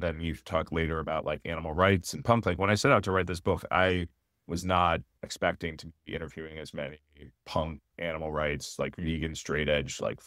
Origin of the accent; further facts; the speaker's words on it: Austin, Texas, United States; I grew up in Austin, huge Austin, Texas, like a big live music scene. I liked going to punk shows.